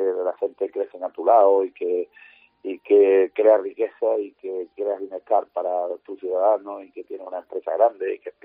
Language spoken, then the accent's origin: Spanish; Málaga, Andalusia, Spain